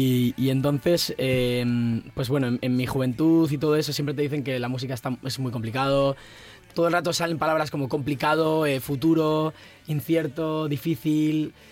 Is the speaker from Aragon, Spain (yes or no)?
no; Zarautz, Basque Country, Spain; moved away as an adult; now in Asturias, Spain; No, me fui de Zarauz, de mi pueblo del País Vasco, a Bilbao, que está como a una hora. Y me fui allí a vivir